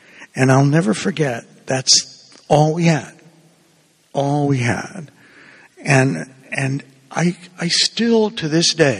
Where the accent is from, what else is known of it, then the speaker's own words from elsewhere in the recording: Havana, Cuba; now in United States; I think most of you know that I'm originally from Havana, Cuba. And my mom and dad arrived here as refugees.